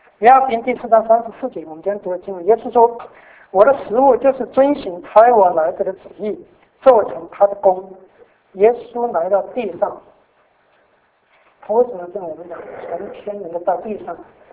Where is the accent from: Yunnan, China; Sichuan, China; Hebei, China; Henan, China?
Sichuan, China; 我说我四川人。